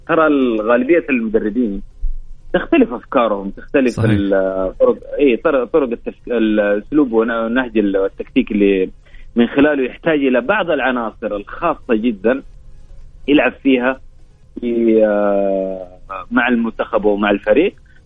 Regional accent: Saudi Arabia; دائما نحن كسعوديين ندخل هذه البطوله

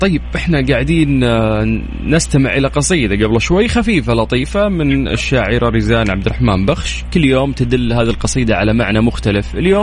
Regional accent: Saudi Arabia; يعني في جمعيات كثيرة عندنا في المملكة العربية السعودية

